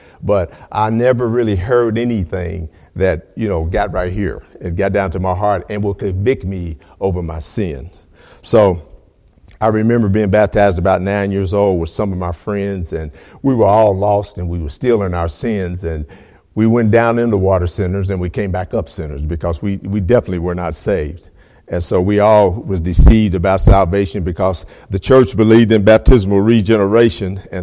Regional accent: Frankfort, Kentucky, United States; But I was raised in Frankfort, Kentucky, and that's the capital of Kentucky. And I've lived there since I was about 2 years old.

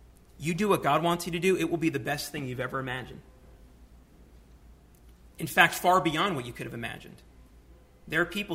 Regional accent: New York City, New York, United States; I grew up in the New York City public school system for 13 years

